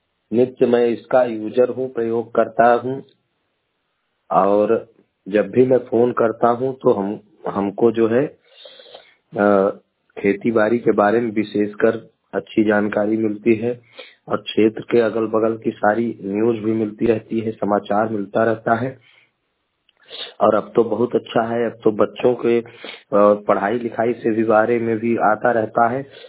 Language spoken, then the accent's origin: Hindi; Mungra Badshahpur, Uttar Pradesh, India; और मैं मुंगरा बादशाहपुर जौनपुर का निवासी हूँ।